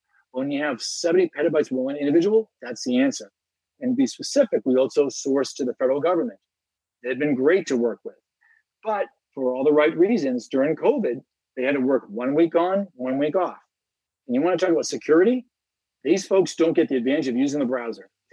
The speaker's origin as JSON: {"language": "English", "country": "United States", "said": "as an American, that's always great seeing the transition and very patriotic day to go through this."}